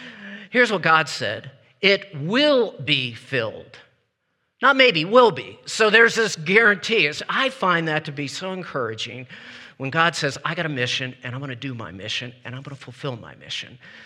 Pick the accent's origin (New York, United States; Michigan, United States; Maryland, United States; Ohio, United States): Maryland, United States; Baltimore; because I grew up in Baltimore, and the Baltimore Orioles used to be really good